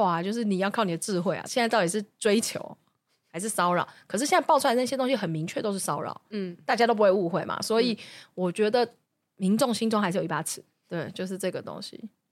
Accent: Taiwan; 因为我们台湾人真的不要讲台湾人，亚洲人，

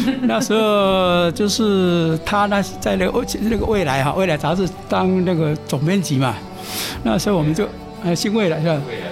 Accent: Yilan, Yilan County, Taiwan; 不是，我是宜兰人。

